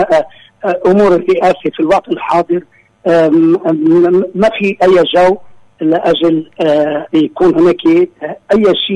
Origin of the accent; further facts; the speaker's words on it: Lebanon; نحن علينا كلبنانيين